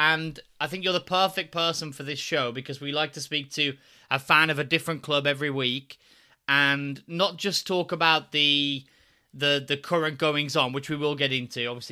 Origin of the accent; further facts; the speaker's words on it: England, United Kingdom; now in US?; I'm from the Midlands myself, so because Stan Collymore's from around the area, I would have been hearing things about